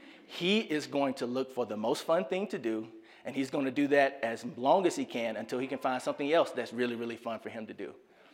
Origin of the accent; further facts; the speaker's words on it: Birmingham, Alabama, United States; now in Colorado, United States; growing up in Birmingham, Alabama, you know, we like to compete against somebody.